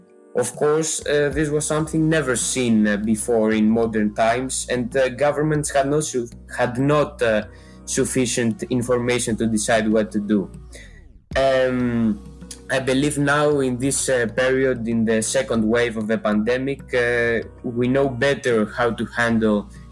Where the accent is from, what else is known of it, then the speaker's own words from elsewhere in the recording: Greece; I come from Greece. I live in Athens and I recently turned 16 years old.